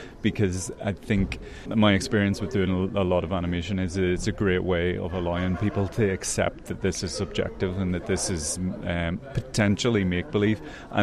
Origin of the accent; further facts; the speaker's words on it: Ireland; And being Irish, like, we love nothing more than a great yarn